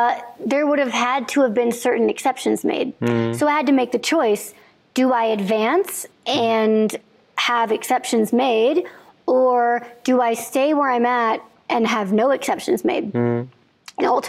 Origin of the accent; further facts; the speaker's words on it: Illinois, United States; I grew up in Illinois and it was Virginia. So it was pretty far away and it was a big deal.